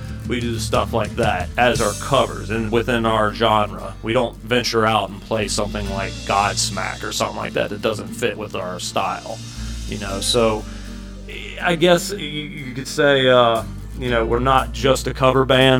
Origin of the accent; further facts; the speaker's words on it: Virginia, United States; So we're like, well, let's call ourselves … since we're from Virginia.